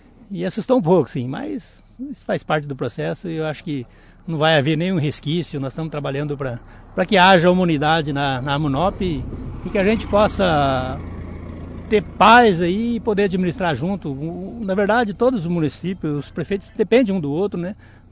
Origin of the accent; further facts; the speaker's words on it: Itambaracá, Paraná, Brazil; Nós somos naturais aqui em Itambaracá e gostamos dessa cidade